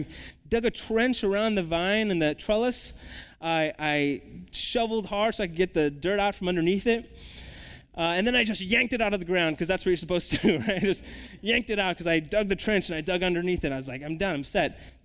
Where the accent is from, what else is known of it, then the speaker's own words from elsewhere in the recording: San Jose, California, United States; I'm from San Jose. We kind of embrace diversity. In Phoenix, they, like, watch you every move.